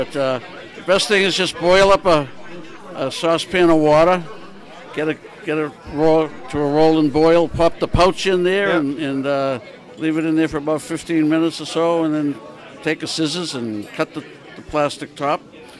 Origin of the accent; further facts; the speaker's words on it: Dorchester, Massachusetts, United States; You know, I'm originally from Dorchester, so they came down and visited me